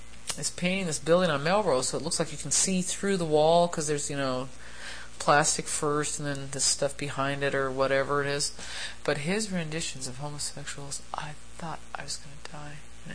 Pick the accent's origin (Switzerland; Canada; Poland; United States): Switzerland; I grew up in the Swiss Alps. You know, we have been here our whole lives